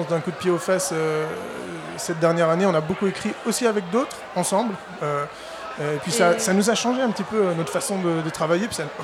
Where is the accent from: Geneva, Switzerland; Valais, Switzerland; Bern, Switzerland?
Geneva, Switzerland; Ah, moi, je suis né à Genève et j'ai toujours effectivement vécu à Genève et fait beaucoup de musique à Genève. Donc ouais, bah, c'est un peu ma ville